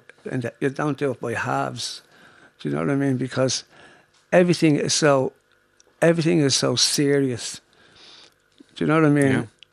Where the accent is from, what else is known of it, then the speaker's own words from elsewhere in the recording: Ireland; Absolutely love being Irish.